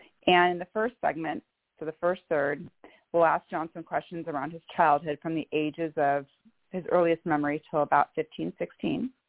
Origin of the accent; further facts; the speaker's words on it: Bellevue, Washington, United States; As I stated … I am from Bellevue, Washington